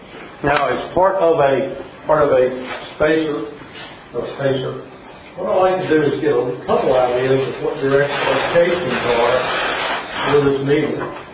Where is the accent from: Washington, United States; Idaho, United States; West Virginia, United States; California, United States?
West Virginia, United States; Yes, I am from West Virginia, and I'm very proud of it.